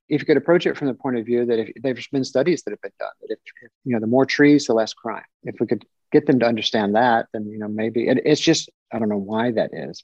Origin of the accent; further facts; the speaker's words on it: Columbus, Georgia, United States; I was doing paintings of luminaries from my hometown. And I was, you know, painting a lot about Columbus during that phase.